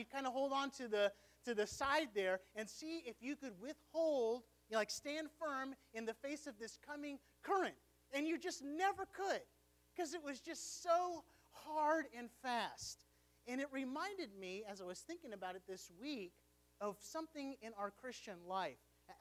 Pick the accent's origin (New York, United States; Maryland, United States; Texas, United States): Texas, United States; Houston; One of the most dangerous parts of Hurricane Harvey hitting my hometown of Houston